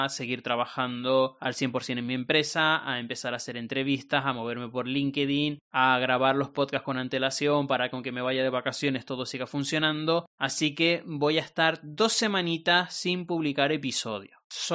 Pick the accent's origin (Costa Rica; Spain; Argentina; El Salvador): Spain; Canary Islands; now in Madrid, Spain; me vuelvo a Tenerife. Ustedes saben que yo soy de Tenerife, pero que llevo casi 6 años viviendo en Madrid. Y bueno, he decidido que es el momento de volver a mi tierra